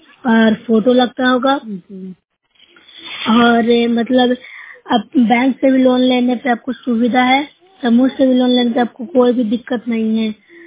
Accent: Nursarai, Bihar, India; मैं Nusra block से हूँ, जिला नालंदा की निवासी हूँ।

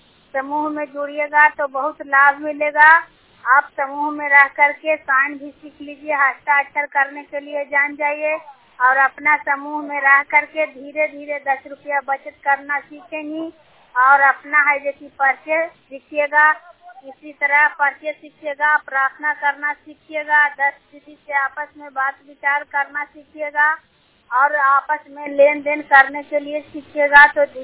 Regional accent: Chhoti Amar, Bihar, India; मेरा जिला का नाम नालंदा है, गांव का नाम छोटी अमर है और … और मैं अभी उत्तर प्रदेश लखनऊ राज्य में बहराइच जिला में समूह बनाने के लिए आई हूँ

